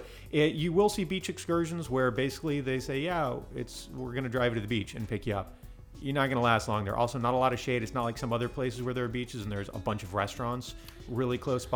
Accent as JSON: {"language": "English", "region": "Florida", "country": "United States", "said": "Rick and I, we're both from Florida"}